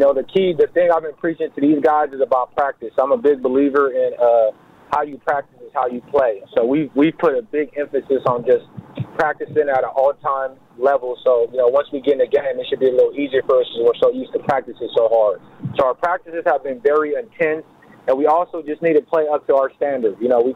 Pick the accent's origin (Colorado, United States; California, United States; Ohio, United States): California, United States; San Diego; first language Lingala; English is a second language; Mikasi means strong in my native language in Lingala, which is Central Africa. I started Mikasi about 5 years ago, and the reason for starting it was, you know, me growing up in the inner city in southeast San Diego